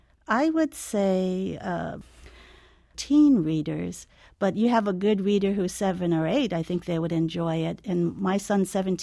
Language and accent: English; Minnesota, United States; I'm a Native person. I'm American Indian. And some of my students work with tribal communities on promoting books. I'm Anishinaabe or Ojibwa from Minnesota.